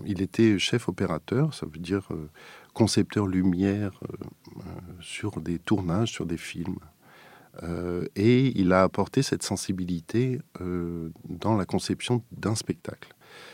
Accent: Strasbourg, Grand Est, France; born there; Alors que j'étais natif de Strasbourg

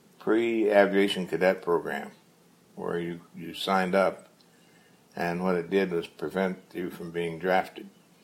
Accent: Dayton, Ohio, United States; So I was born in Cincinnati, but my home was really Dayton.

